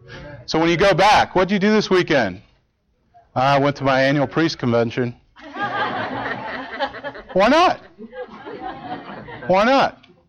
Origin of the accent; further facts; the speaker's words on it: Kyle, Texas, United States; You know, I grew up near Austin, but I didn't grow up in Austin. Actually, at the time, it was just a smaller town, a small town called Kyle.